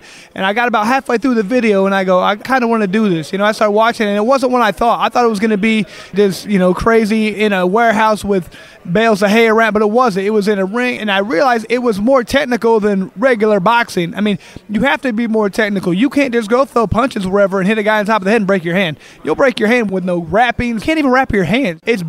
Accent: Indianapolis, Indiana, United States; I'm an Indianapolis guy.

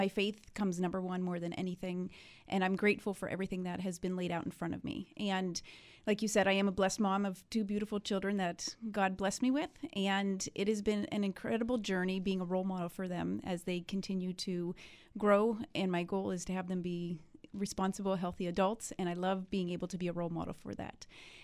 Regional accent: Pennsylvania, United States; now in Buffalo, United States; So I'm not from this area originally. I'm from Pennsylvania.

